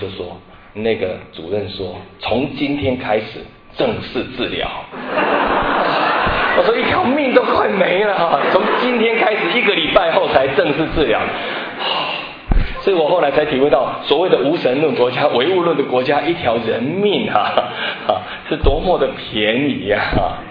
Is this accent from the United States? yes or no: yes; United States; 我说：“什么叫走后门啊？我们从美国来的，不晓得什么叫走后门。”